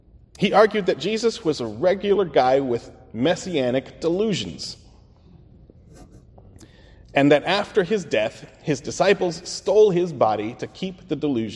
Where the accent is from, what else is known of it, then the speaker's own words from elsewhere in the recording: United States; accent: American; I'm American, so I'll call it Schleiermacher. He may be something else, but I apologize for my American accent.